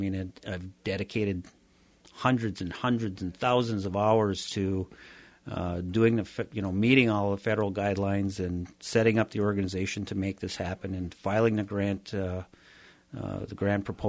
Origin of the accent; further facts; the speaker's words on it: Keweenaw, Michigan, United States; I was born and raised in Keweenaw. I've lived here, even though I've worked in Marquette for 25 or 28 years. I've lived here in Houghton, this is my home.